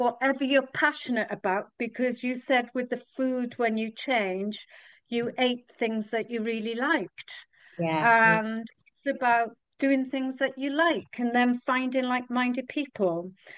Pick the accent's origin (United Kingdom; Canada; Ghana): United Kingdom; Bridgend, Wales; moved away; Just like I came from Bridgend in South Wales, and not long after I left